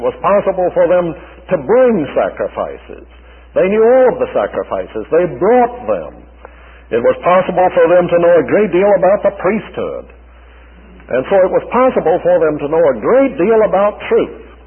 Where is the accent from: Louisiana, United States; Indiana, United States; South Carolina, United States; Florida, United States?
South Carolina, United States; Charleston; I read an amusing story about a man who was fishing in my hometown of Charleston